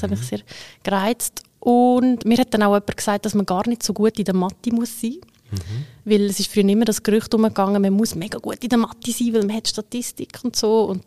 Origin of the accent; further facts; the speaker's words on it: Adligenswil, Lucerne, Switzerland; Ich komme aus der Agglomeration von der Stadt. Mhm. Ich komme aus einem schönen Dorf, wo Adligenswil heisst. Mhm. Es ist gerade neben Udligenswil.